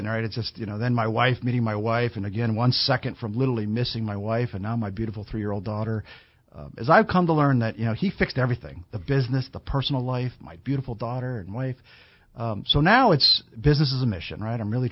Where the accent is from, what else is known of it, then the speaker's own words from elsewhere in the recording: Hawaii, United States; Parents, again, we're from California in the Dust Bowl era, you know, to Hawaii. I was blessed to grow up in Hawaii.